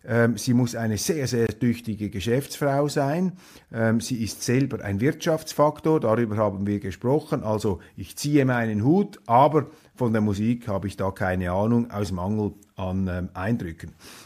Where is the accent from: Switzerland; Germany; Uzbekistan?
Switzerland; als Schweizer